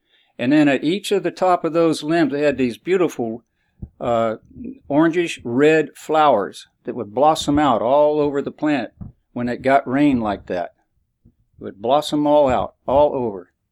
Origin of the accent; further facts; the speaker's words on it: Florida, United States; When growing up in Central Florida, it's another place here in Florida in the 1950s and 60s, I saw several natural flowing water springs.